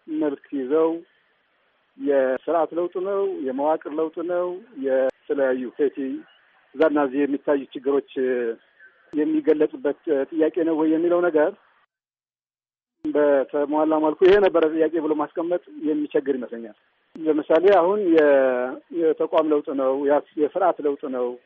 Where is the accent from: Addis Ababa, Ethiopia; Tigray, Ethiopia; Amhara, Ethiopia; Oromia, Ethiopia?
Tigray, Ethiopia; እኔ የትግራይ ሰው ነኝ